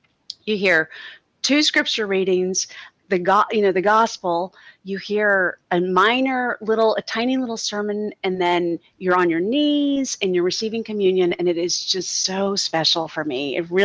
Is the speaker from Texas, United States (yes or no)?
yes; Texas, United States; I grew up in Texas and they live in Maryland.